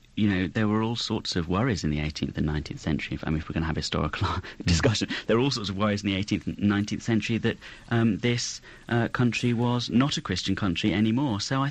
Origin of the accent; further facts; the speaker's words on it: United Kingdom; one of the good things, I think, about being British and about being from other European countries as well is the very rich mix in our heritage